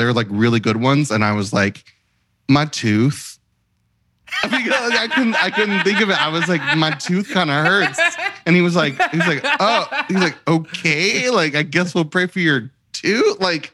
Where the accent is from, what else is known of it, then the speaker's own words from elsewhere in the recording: Kentucky, United States; I grew up in Christian County, Kentucky.